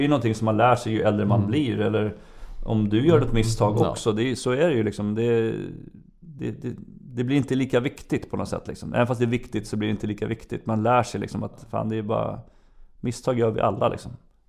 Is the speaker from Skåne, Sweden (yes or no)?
no; Viksjö, Stockholm County, Sweden; vi är båda uppvuxna i Viksjö